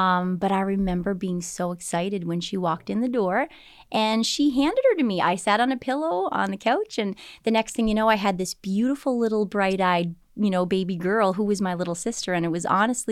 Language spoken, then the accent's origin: English; New Waterford, Nova Scotia, Canada; we grew up in New Waterford, just on the east coast of Cape Breton.